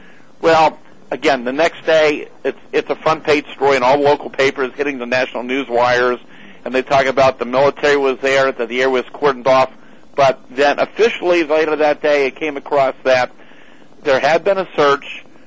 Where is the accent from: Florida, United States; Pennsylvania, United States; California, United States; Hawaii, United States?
Pennsylvania, United States; Greensburg; then I was 16 years old when the incident happened near Kecksburg, PA, which is about 12 miles from my hometown of Greensburg.